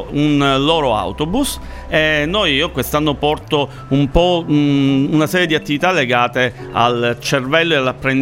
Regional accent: Palermo, Sicily, Italy; Io sono palermitano, in realtà il mio lavoro mi porta in giro per l'Italia

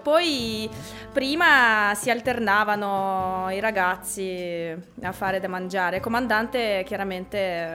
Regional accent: Latvia; Italian is a second language; now in Italy; Vengo da nord-est, vengo dalla Lettonia.

